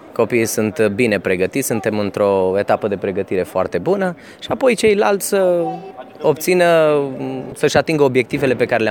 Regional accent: Reșița, Caraș-Severin, Romania; avem șansa să venim cu sportivi de la Steaua să concurăm la Reșița, unde am crescut și am învățat acest sport.

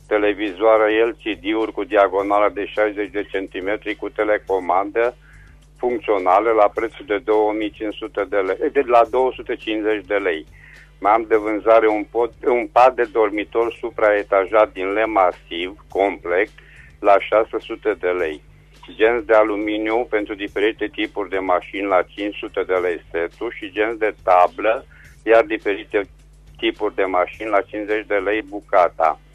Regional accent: Reșița, Caraș-Severin, Romania; din Reșița

